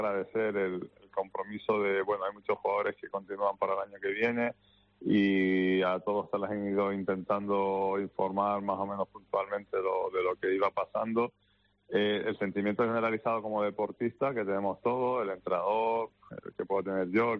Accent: Canary Islands, Spain; Y acostumbrados estamos y asumidos lo tenemos, y los jugadores lo entienden, y nosotros como Gran Canarios

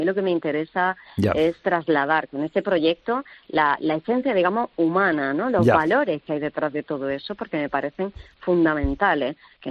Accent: Almería, Andalusia, Spain; now in Almócita, Spain; Yo vengo a vivir a Almocita hace 2 años, yo soy de Almería Capital, soy periodista

